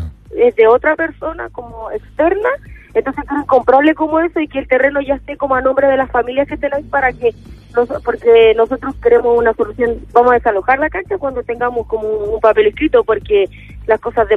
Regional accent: Ñuñoa, Santiago Metropolitan, Chile; born there; yo nací en Ñuñoa

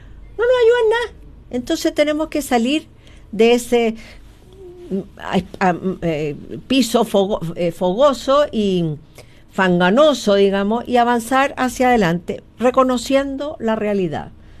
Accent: Chile; como somos los chilenos, ciudadanos todos

